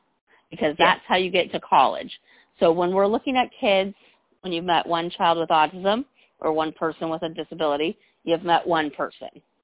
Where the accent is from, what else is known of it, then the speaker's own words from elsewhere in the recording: San Diego, California, United States; I make sure to try to say every time when I'm doing public speaking, I'm from San Diego, because that makes a difference from them.